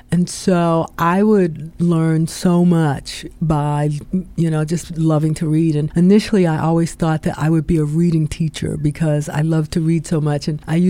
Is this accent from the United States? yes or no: yes; Baltimore, Maryland, United States; So I grew up in Forest Park, which is Northwest Baltimore.